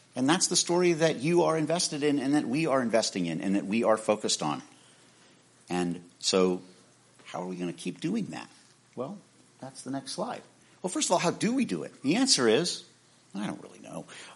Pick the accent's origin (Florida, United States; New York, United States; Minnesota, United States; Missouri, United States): Florida, United States; I like Publix because I'm from Florida.